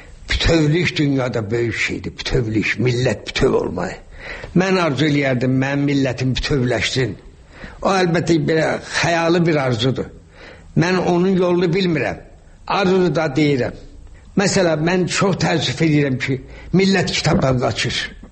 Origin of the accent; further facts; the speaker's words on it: Shaki, Azerbaijan; Mən uşaqlıqda böyük həyətimiz vardı Şəkidə.